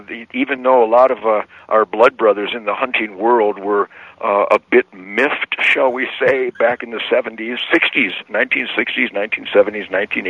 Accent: United States; Are you kidding me? I'm an American, baby.

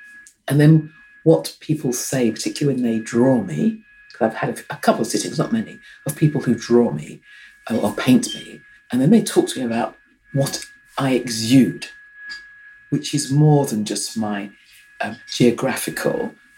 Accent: London, United Kingdom; when I was growing up in London, people would go, where are you from? And I'd go, well, I was born in Hackney and, you know, I live in London.

